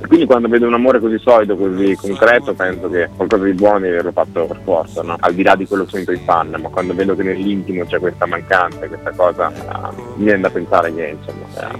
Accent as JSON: {"language": "Italian", "town": "Pietrasanta", "region": "Tuscany", "country": "Italy", "tie": "born there", "lives_now": "Milan, Italy", "said": "sono nato a Pietrasanta, in Toscana, non ho proprio nulla del milanese doc, ho solo, però molto innamorato di Milano, come tutti i pseudo milanesi."}